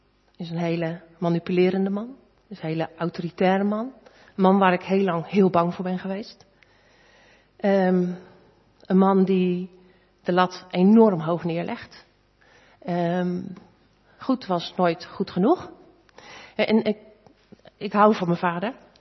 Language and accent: Dutch; Katwijk, South Holland, Netherlands; Ik kom uit Katwijk, een vissersdorpje.